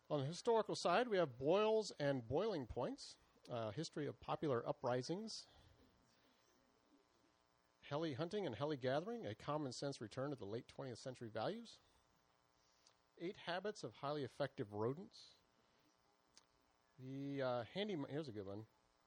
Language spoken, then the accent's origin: English; Carnation, Washington, United States; hey, I'm from Carnation. You know, that's where the milk comes from.